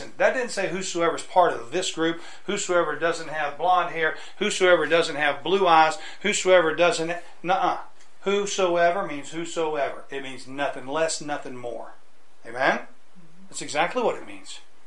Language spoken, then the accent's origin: English; United States; I said for years, being an American, that Osama bin Laden